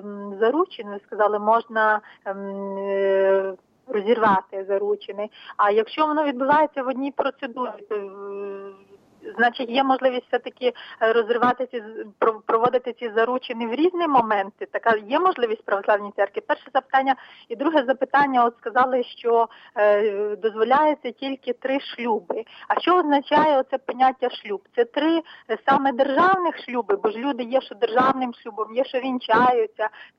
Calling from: Rivne Oblast, Ukraine; з Рівненщини.

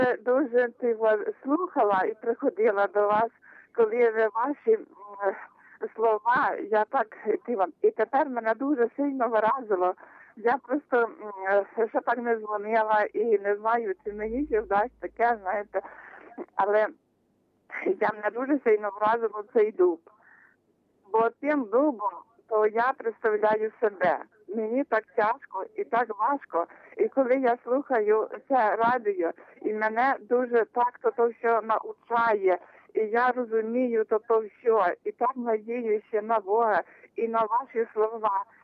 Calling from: Nyzhbirok, Ternopil Oblast, Ukraine; Я сама з церкви Петра і Павла, село Нижбірок.

